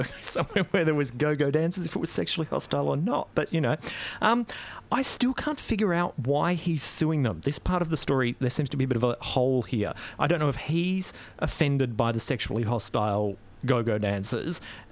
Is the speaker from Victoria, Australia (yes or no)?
yes; Maldon, Victoria, Australia; I grew up in the country, like many people do. A little town in central Victoria called Maldon, which many people may know as a nice place to visit on a Sunday.